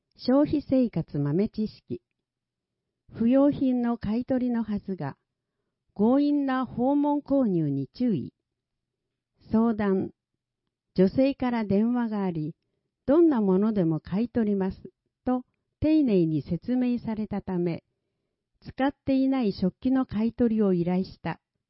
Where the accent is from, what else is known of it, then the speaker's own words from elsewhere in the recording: Malaysia; 私の母国、マレーシアには、ペスタカーマタンという収穫祭があります。